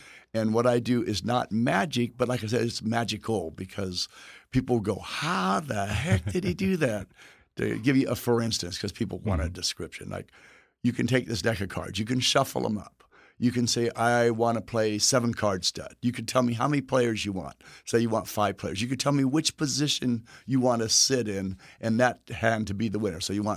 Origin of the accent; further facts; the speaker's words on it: Texas, United States; And depending on where you're from, like where I'm from Texas, you know, they pull out guns and they can hurt you.